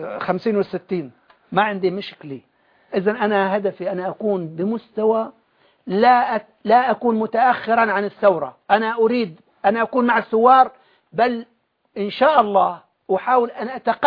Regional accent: Jarjanaz, Idlib Governorate, Syria; حينما كنت طفلا في جرجناز مسقط رأسي في منطقة معارة النعمان

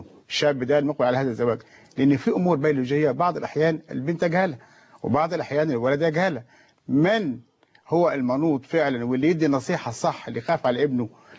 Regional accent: Upper Egypt, Egypt; عندنا في الصعيد، انا بكلم بلدي هنا

